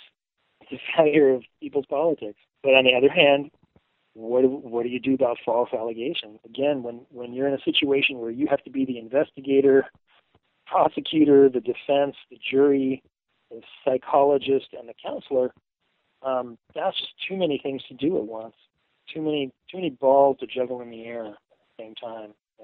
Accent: West Coast, United States; Maybe that's because I grew up on the West Coast.

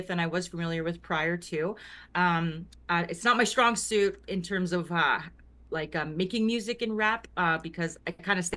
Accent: Big Stone Cree Nation, Alberta, Canada; I'm from Big Stone Cree Nation in Northern Alberta, Canada. I'm Woodland Cree.

